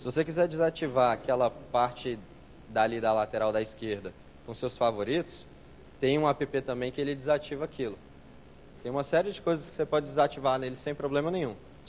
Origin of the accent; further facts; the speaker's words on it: Brasília, Federal District, Brazil; Sou de Brasília, mas não tenho esse dinheiro todo não.